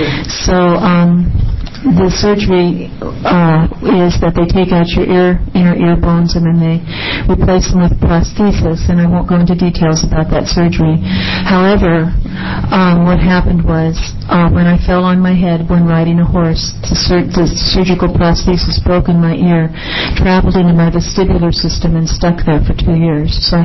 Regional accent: Corvallis, Oregon, United States; also born or lived in South America; I'm a born and bred Oregonian. I was born in Corvallis. Later raised in South America.

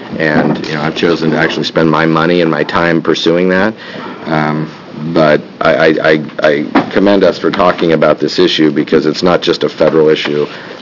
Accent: Coos Bay, Oregon, United States; Having said that, I grew up in Coos Bay

